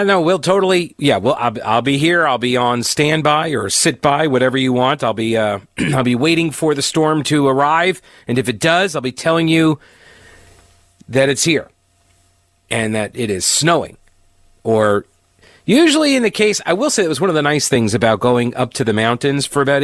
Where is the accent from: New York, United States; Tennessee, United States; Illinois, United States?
New York, United States; Long Island; Look, as somebody who comes from originally the Northland up there, I grew up on Long Island.